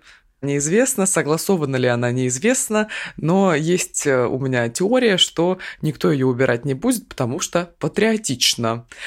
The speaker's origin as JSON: {"language": "Russian", "town": "Krasnoyarsk", "region": "Krasnoyarsk Krai", "country": "Russia", "said": "из Красноярска"}